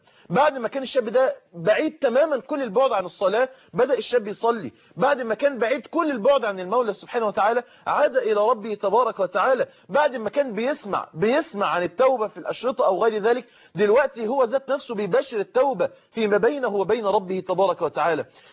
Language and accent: Arabic; Mansoura, Dakahlia, Egypt; داخل درس من الدروس عندنا في المنصورة